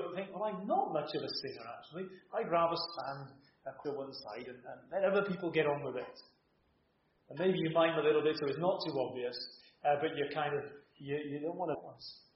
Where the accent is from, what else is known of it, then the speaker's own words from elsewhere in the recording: Wales, United Kingdom; You see, I'm a Welshman.